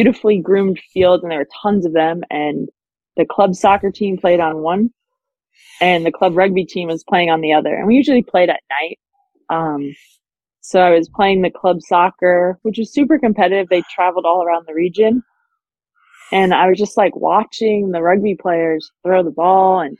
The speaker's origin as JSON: {"language": "English", "region": "New York", "country": "United States", "tie": "born or raised there", "said": "Yeah, so I'm originally from New York. Just outside of the city, so the southern part of New York. I grew up there"}